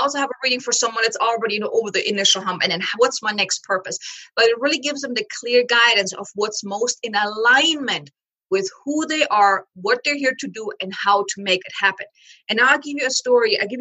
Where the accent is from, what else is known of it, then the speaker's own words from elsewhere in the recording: Germany; English is a second language; moved away as an adult; now in United States; my ex-husband left us 2 months after we arrived here in the States, because I'm from Germany.